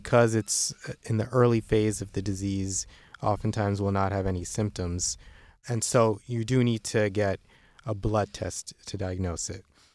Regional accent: New Jersey, United States; In central New Jersey in Monmouth County.

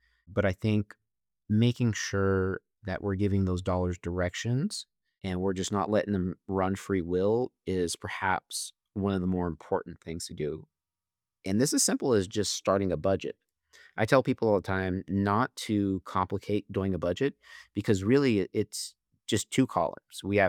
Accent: Shiprock, New Mexico, United States; I am a local boy. I was raised in Shiprock, graduated high school, attended Haskell Indian Nations University for my undergraduate degree

